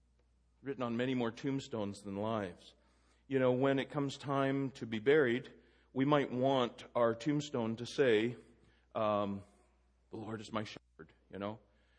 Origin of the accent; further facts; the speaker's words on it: Canada; I used to be so sanctimonious as a Canadian.